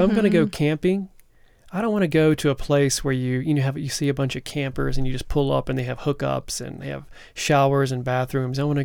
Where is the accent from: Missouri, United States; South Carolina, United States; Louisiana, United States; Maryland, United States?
South Carolina, United States; I came from a family of non-hikers. And we lived in South Carolina. I grew up in South Carolina. And there were a lot of thick woods around our house.